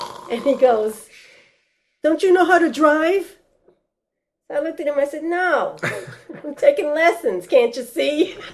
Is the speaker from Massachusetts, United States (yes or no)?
no; New York City, New York, United States; I was born in New York. I'm a New Yorker.